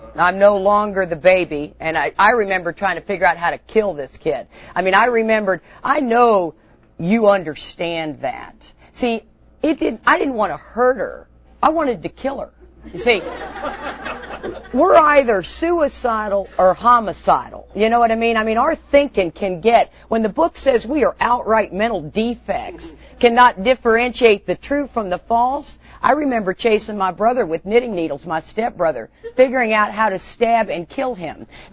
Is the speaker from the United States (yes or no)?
yes; Houston, Texas, United States; So we were between the age of 10 and 15 growing up in Houston, Texas.